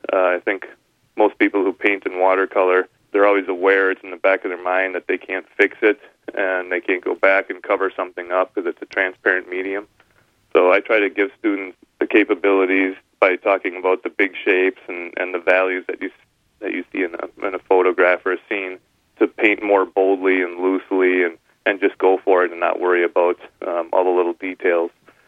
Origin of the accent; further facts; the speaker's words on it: Minnesota, United States; also born or lived in Wisconsin; I love painting in the Midwest. I grew up here in Minnesota, Wisconsin.